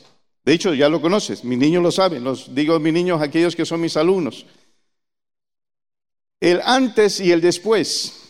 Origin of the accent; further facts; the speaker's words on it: Honduras; born there; Yo no pronuncio la Z como los españoles porque la costumbre nuestra, hondureño de nacimiento, pero español de corazón, pues no la pronuncio como la pronuncian los españoles.